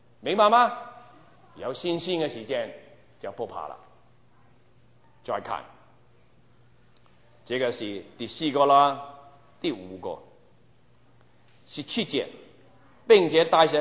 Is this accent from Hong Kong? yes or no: yes; Hong Kong; born there; 我没有去过大陆。我虽然出生在香港，很可惜，我希望有机会去了大陆